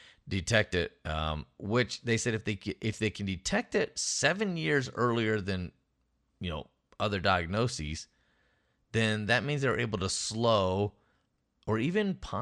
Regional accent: United States; It's all right. I'm American.

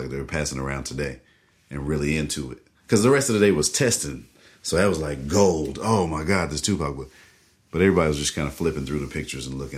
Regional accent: Garland, Texas, United States; born or raised there

